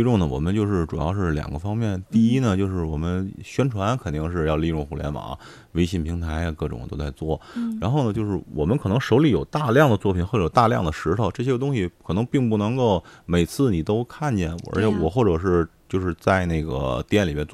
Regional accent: Tianjin, China; 现在天津正处于在灾难之中，其实这种玉石有的时候也能反映出来我们天津人的一些个特性

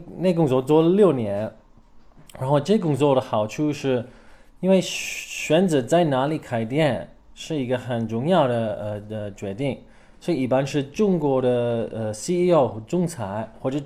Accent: Canberra, Australian Capital Territory, Australia; Chinese is a second language; 我是澳大利亚人，在堪培拉，澳大利亚的首都长大了。

